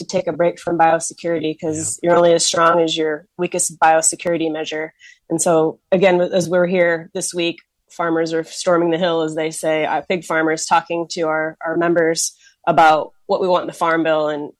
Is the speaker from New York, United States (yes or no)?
no; Independence, Iowa, United States; I went to my hometown in Independence, Iowa, and looked at it.